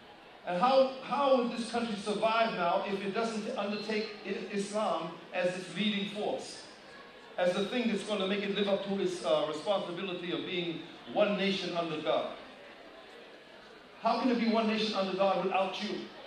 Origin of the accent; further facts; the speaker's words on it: Boston, Massachusetts, United States; born there; I was born in Boston